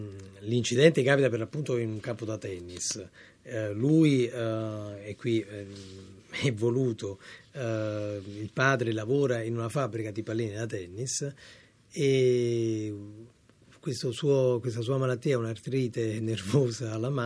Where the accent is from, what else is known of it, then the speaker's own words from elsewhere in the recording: Naples, Campania, Italy; perché essendo napoletano è normale che uno scherzi su questa cosa.